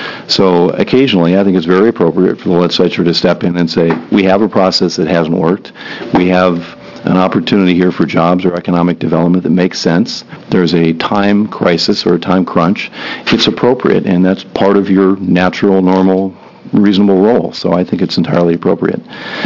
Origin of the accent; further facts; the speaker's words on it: Redmond, Oregon, United States; I grew up in Redmond. I am in Redmond frequently.